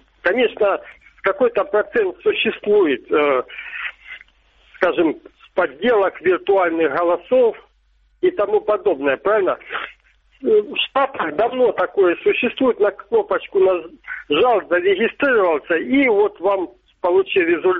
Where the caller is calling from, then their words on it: Donetsk Oblast, Ukraine; Здравствуйте, Донецкая область